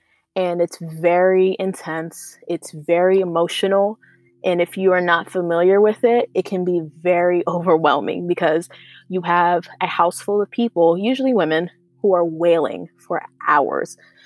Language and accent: English; United States; I mean, growing up outside of Washington, D.C., you have pockets of communities that are majority Black.